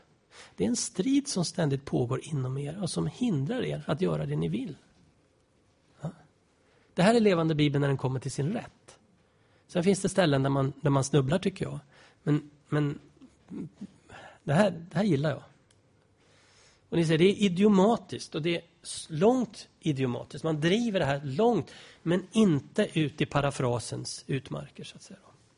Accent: Uppsala, Uppsala County, Sweden; now in Gothenburg, Sweden; här i Göteborg när jag flyttade hit på 70-talet. Och Susanne Valkama kommer från samma ungdomsgrupp i Uppsala där jag växte upp.

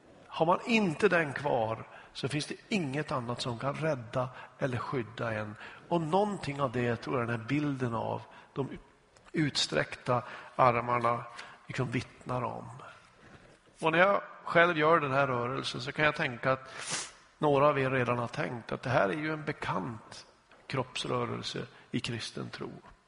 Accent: Norrland, Sweden; Jag hade en barndomskamrat där jag växte upp i norra Sverige

